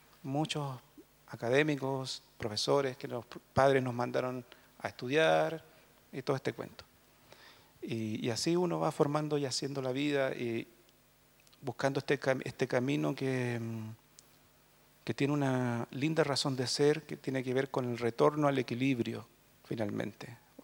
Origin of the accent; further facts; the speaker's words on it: southern Chile, Chile; me hice mapuche de la mala manera, de la peor manera, del mundo racista chileno del sur de Chile.